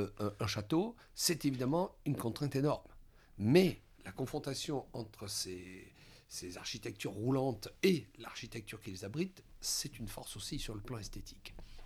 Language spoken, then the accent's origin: French; Arles, Provence-Alpes-Côte d'Azur, France; also born or lived in Avignon; Je suis né à Avignon et j'ai passé toute mon enfance et mon adolescence à Arles.